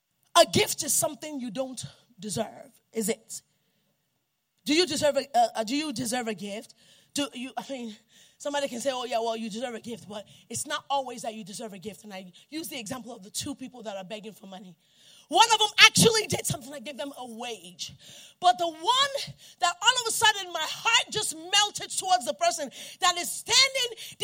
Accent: New York, United States; And they do it in New York too. I'm from New York.

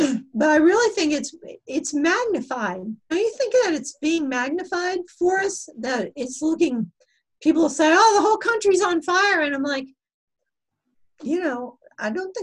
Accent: Miami, Florida, United States; I used to live in Miami, and of course Miami is very cosmopolitan. I grew up in Miami, and you know, it's got a lot of Cubans.

